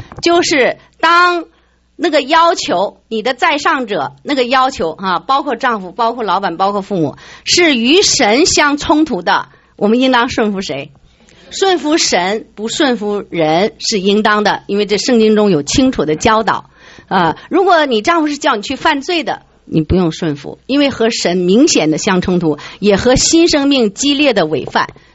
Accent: China; 我也是从国内来的

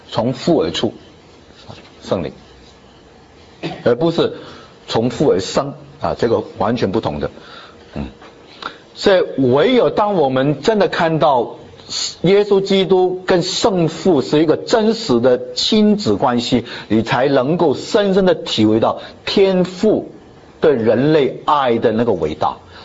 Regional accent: China; 否则我们中国人都觉得太没味道了

